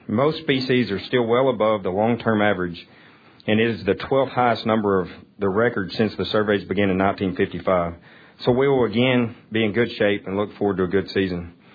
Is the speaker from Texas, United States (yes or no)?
yes; White House, Texas, United States; from White House, Texas, and I'm the current state chairman for Texas Ducks Unlimited.